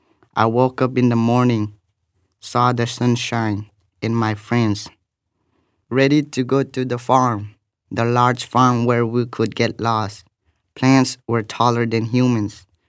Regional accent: Myanmar; I am from Burma.

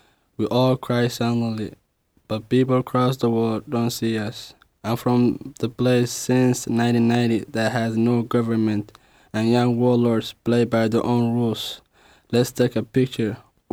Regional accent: Somalia; I'm from Somalia, a place where there's no mercy and no laughing.

